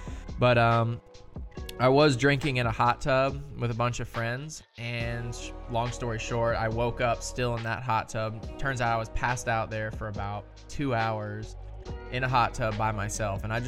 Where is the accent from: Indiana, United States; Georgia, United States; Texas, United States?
Georgia, United States; Lawrenceville; I grew up in the Atlanta, Georgia area, Lawrenceville, Georgia. So I grew up in a Baptist church